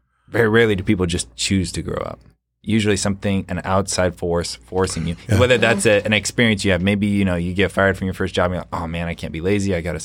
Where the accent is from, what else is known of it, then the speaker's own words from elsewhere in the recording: California, United States; I came from a conservative background, even though I was from California, pretty conservative background.